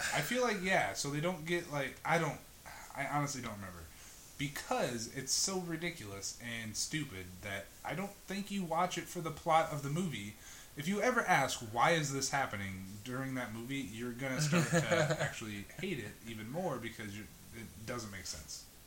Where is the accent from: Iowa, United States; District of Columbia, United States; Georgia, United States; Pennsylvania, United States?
Iowa, United States; Folks, we're from Iowa. We're pretty used to no one being from Iowa.